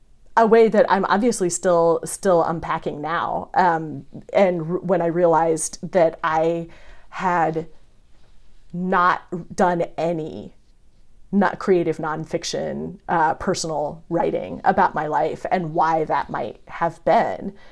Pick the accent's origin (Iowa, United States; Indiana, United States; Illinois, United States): Indiana, United States; Indianapolis; also born or lived in England; I was living in England and my brother and my parents were still in my hometown of Indianapolis.